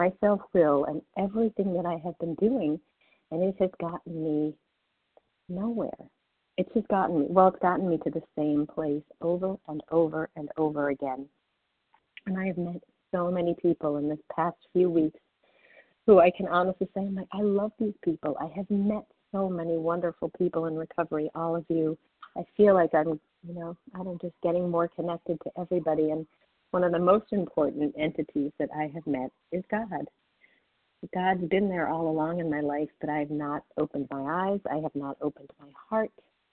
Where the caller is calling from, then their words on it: Boston, Massachusetts, United States; So I'm calling from Boston